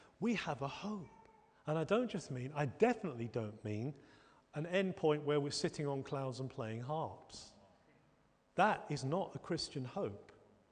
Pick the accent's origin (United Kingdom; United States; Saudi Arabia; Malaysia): United Kingdom; I know we're British. What are we going to do in heaven when everyone else is shouting and making a noise?